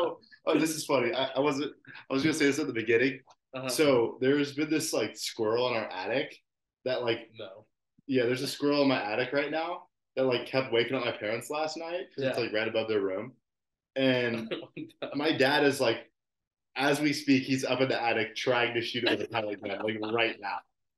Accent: Dallas, Texas, United States; I grew up in East Dallas. So, like, getting to the game took, like, 5 minutes.

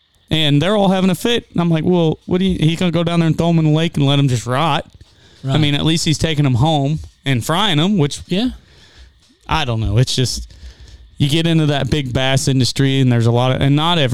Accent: Missouri, United States; Which everybody listening, we're from Missouri, big Cardinals fans.

